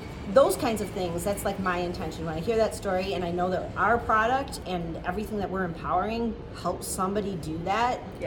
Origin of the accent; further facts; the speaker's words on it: Chicago, Illinois, United States; And the cool thing is, so I'm from Chicago. Michael Jordan, grew up with Michael Jordan playing, watched him play for the Bulls